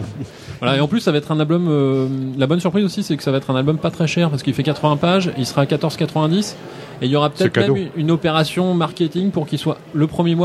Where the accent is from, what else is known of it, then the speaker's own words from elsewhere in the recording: Rouen, Normandy, France; accent: Rouen dialect; Je suis d'Arouen.